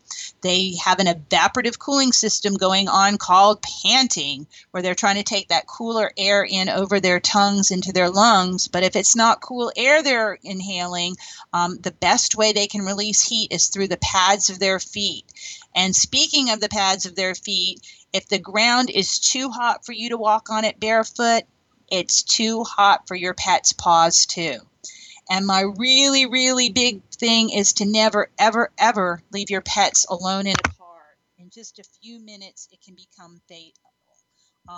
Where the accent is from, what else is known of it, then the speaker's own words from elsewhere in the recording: Orlando, Florida, United States; last weekend in Orlando, my hometown